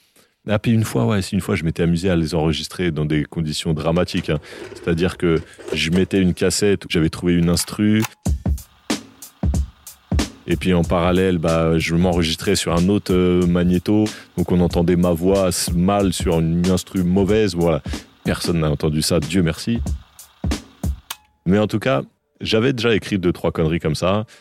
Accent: Saint-Denis, Île-de-France, France; also born or lived in Le Blanc-Mesnil; suis né le 31 juillet 77 au Blanc-Ménil dans le 93, mais j'ai tout de suite habité à Saint-Denis, donc voilà, j'ai grandi à Saint-Denis. J'ai adoré grandir à Saint-Denis. C'est une ville très multiculturelle, très très dynamique.

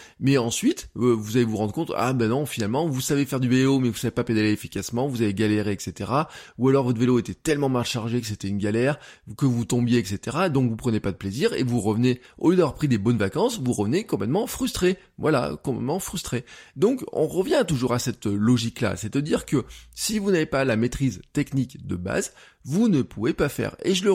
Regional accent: Auvergne-Rhône-Alpes, France; en tant qu'Auvergnat, je suis chauvin, donc je vous dis, venez en Auvergne faire du vélo.

